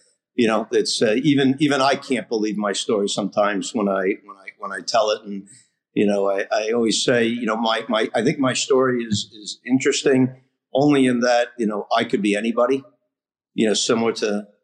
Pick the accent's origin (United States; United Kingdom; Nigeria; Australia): United States; Rhode Island; I grew up here in Rhode Island, you know, went to prep school.